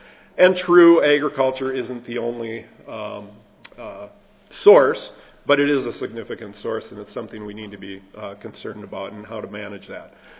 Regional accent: Midwest, United States; I come from the Midwestern Corn Belt region, and it's mostly corn and soybean

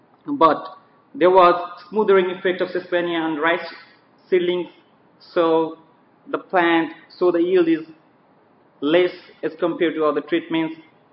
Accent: Nepal; English is a second language; now in United States; from Texas Tech University. I'm going to present a research which was conducted in my home country, Nepal, a few years ago.

